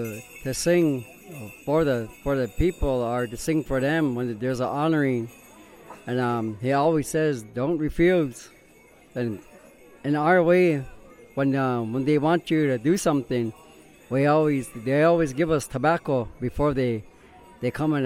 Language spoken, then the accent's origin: English; United States; I come from the Standing Rock Sioux Tribe